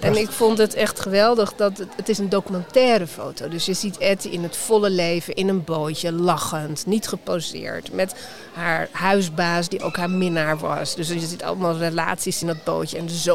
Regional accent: Wormer, North Holland, Netherlands; ik groeide op in Wormeren in de jaren 70. En daar had je geen bibliotheek. Alleen een bibliotheekbus.

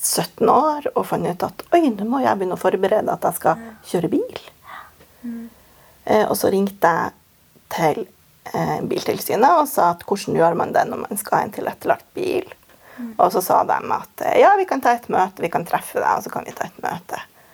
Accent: Northern Norway, Norway; accent: northern Norwegian; jeg er noe i tøtta som vokste opp i nord, som dere kanskje hører på dialekten min.

